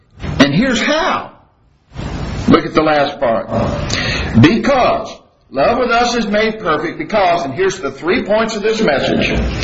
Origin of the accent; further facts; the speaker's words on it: Birmingham, Alabama, United States; when I was a little boy growing up in Birmingham, Alabama, every little boy had a pocket knife.